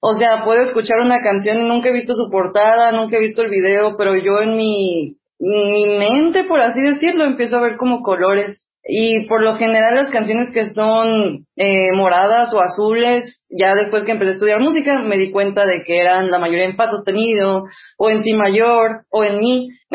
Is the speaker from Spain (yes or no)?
no; Mexico; tengo 21 años, soy mexicana